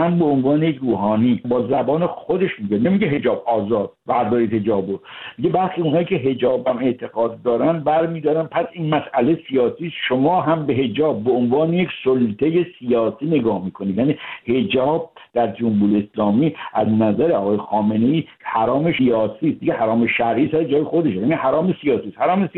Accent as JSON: {"language": "Persian", "country": "Iran", "said": "ما ایرانیم، چه شیعه چه سنی چه بهایی"}